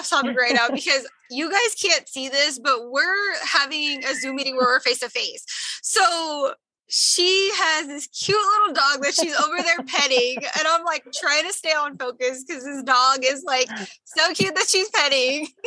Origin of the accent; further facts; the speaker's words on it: Pacific Northwest, United States; also born or lived in Utah / Hawaii; I grew up in the Pacific Northwest.